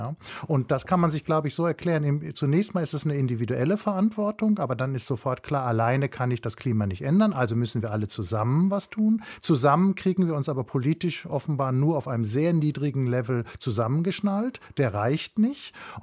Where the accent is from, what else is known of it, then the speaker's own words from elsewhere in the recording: North Rhine-Westphalia, Germany; now in Berlin, Germany; Ich bin ja im Ruhrgebiet groß geworden und das war schon noch rheinisches Einzugsgebiet.